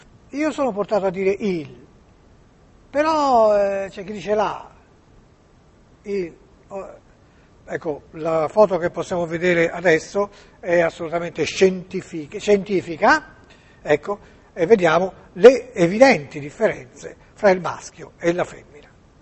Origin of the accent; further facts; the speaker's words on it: Florence, Tuscany, Italy; Io sono di Firenze